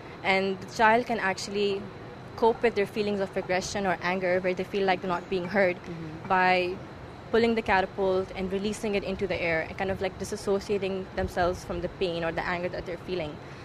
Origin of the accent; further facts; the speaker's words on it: Pakistan; especially in Qatar and Pakistan, Pakistan being my home country